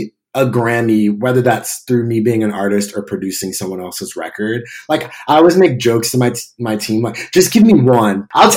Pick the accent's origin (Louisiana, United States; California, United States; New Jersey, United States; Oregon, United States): New Jersey, United States; now in New York, United States; And probably because I'm from New Jersey, you know, grew up going to New York and stuff, and I live in New York, I would love to play like Madison Square Garden.